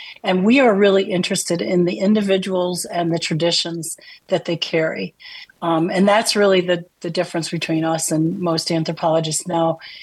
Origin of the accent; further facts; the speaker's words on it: Wilmington, Delaware, United States; also born or lived in Michigan; Well, I was born in Michigan, so I am a Midwesterner by birth, but I grew up in Wilmington, Delaware.